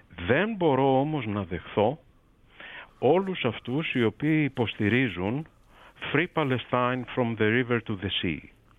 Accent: Greece; τυχαίνει να είμαι Έλληνας πολίτης που εργάζεται ή συνεργάζεται με μια εφημερίδα του Ισραήλ. Ναι. Και μάλιστα να είμαι Έλληνας Εβραίος πολίτης.

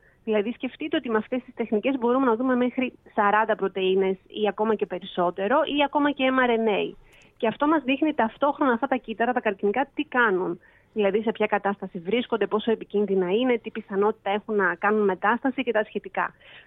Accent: Corfu, Ionian Islands, Greece; moved away as an adult; now in Switzerland; γεννήθηκα και μεγάλωσα στην Κέρκυρα. Σπούδασα στην Πάτρα

